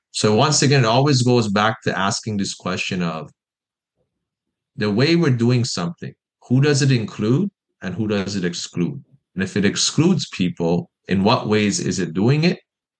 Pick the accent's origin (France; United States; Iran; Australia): Iran; now in Canada; I immigrated in 1998 to Canada from Iran. You know, my parents chose to move here for accessing different opportunities, and I think that drastically impacted my trajectory.